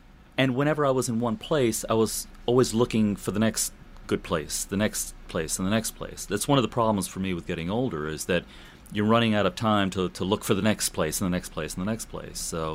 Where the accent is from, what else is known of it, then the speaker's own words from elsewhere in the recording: New York City, New York, United States; first language Czech; English is a second language; I grew up in a Czech ghetto in Queens, New York, for Christ's sake, right? So my first language was Czech. I didn't speak English until I was five